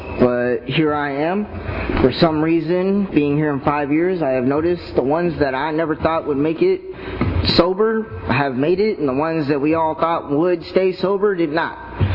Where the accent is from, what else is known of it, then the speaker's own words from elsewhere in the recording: Los Angeles, California, United States; I come from Los Angeles, you play in the street, some pice is gonna run you over with a pickup truck and keep on driving.